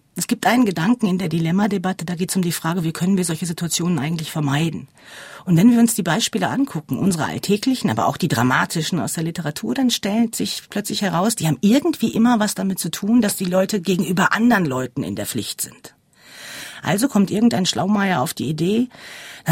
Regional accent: Germany; insbesondere ich als Deutsche denken natürlich

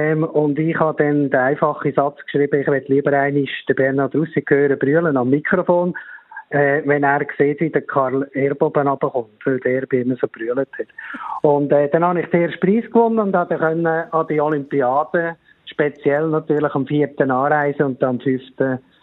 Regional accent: Switzerland

